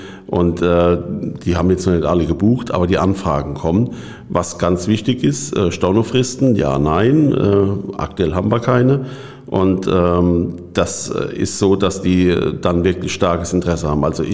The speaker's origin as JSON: {"language": "German", "town": "Oberursel", "region": "Hesse", "country": "Germany", "tie": "born or raised there", "said": "also jetzt bezogen auf meinen Heimatort Oberursel."}